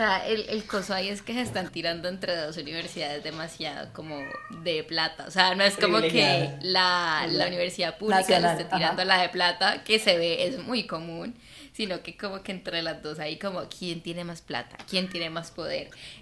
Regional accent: Bogotá, Colombia; Soy rolo.

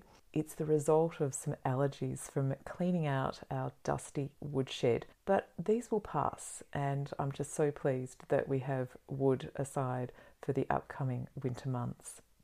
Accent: Australia; And as an Australian dietitian and mindfulness practitioner

